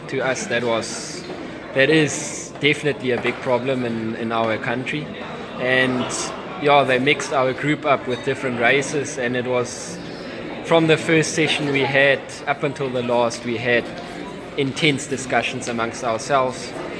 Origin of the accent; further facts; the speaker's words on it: Mpumalanga, South Africa; I'm from Mpumalanga area. We farm in the area of Commondale.